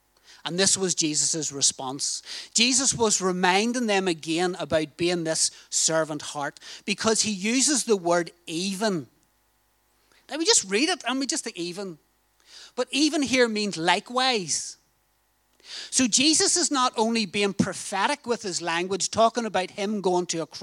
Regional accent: Northern Ireland, United Kingdom; Now, I hope my accent, some people call it a towel. In Northern Ireland, we call it a towel.

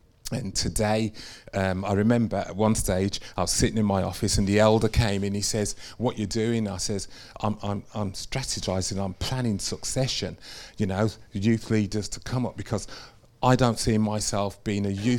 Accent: Birmingham, West Midlands, United Kingdom; born there; I was born in Birmingham.

